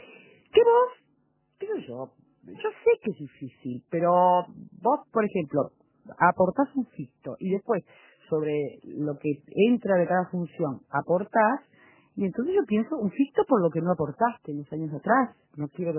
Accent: Uruguay; also born or lived in Galicia, Spain; yo que soy gallega y uruguaya, las dos cosas

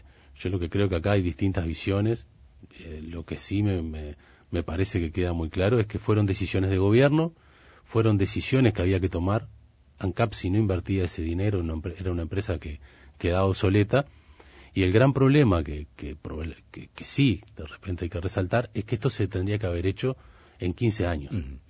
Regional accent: Uruguay; somos uruguayos como cualquier otro

